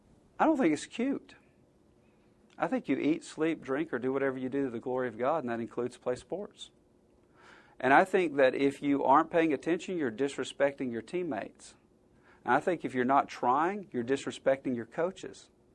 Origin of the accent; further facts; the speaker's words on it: Alabama, United States; I grew up in Alabama.